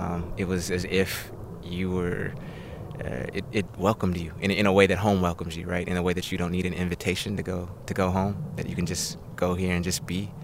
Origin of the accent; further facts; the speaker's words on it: Seattle, Washington, United States; I was a kid from Rainier Beach who was going to private schools, many times, you know, be one of the few black students there